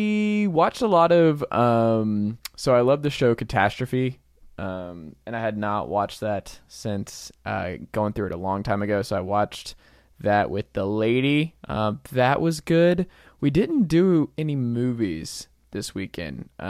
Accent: Stone Mountain, Georgia, United States; who lived in the neighborhood I grew up in Stone Mountain, Georgia

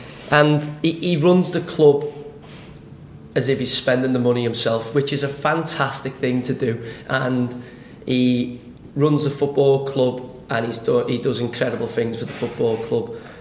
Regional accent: Liverpool, North West England, United Kingdom; I'm from Liverpool. The school that I went to was St. Agnes.

